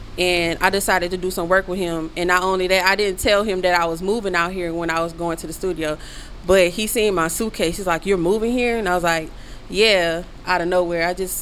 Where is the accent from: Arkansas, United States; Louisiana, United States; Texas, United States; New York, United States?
Louisiana, United States; New Orleans; moved away; I'm from New Orleans, Maison Street, Night War. You know, at the bottom of the map, Florida Desire. You feel me? I moved, but I'm not, I wasn't raised there, but I moved when Hurricane Katrina hit.